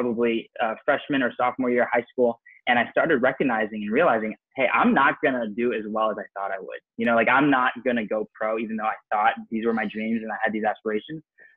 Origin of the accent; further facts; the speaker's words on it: Raleigh, North Carolina, United States; I was born and raised here in Raleigh, North Carolina.